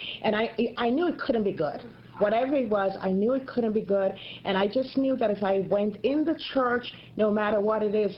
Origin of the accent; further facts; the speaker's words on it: Jamaica; moved away; I'm originally from Jamaica, in Caribbean island. And I came here in 1970, so more or less, I've been here longer than I lived in Jamaica. I'm a convert, as you said. I was Methodist